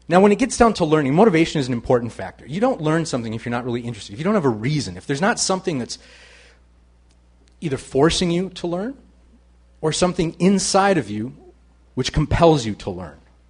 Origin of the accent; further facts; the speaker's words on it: Midwest, United States; Growing up in the Midwest, you don't really see your mother walking around naked in the house very often.